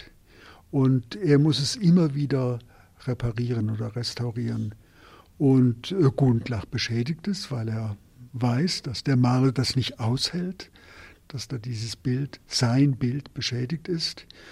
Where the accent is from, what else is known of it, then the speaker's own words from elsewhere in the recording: Southern Germany, Germany; Ich fühle mich auch ein bisschen als Schweizer, was für den Süddeutschen ja sowieso nicht so schwer ist.